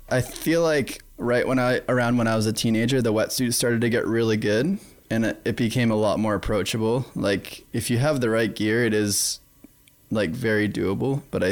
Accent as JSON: {"language": "English", "town": "Gloucester", "region": "Massachusetts", "country": "United States", "tie": "born or raised there", "said": "Yep, I grew up in Massachusetts. The North Shore of Massachusetts, a place called Gloucester. It's a really old, it's one of America's oldest seaports. And yeah, I just grew up around the ocean my whole life."}